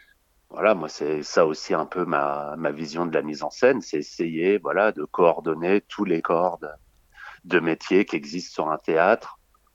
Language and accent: French; Saint-Étienne, Auvergne-Rhône-Alpes, France; moi j'ai grandi à Saint-Étienne